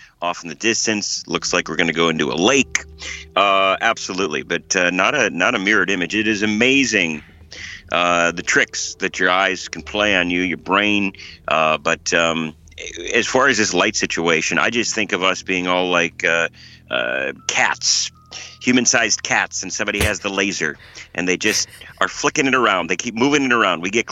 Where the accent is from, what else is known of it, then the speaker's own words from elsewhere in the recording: Wisconsin, United States; now in Arkansas, United States; But Milwaukee, Wisconsin, obviously we're both from Wisconsin.